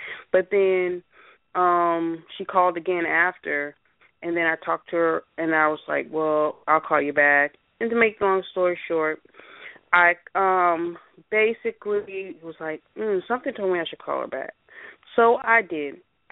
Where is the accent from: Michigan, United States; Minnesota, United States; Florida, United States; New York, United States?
Florida, United States; I'm from Florida.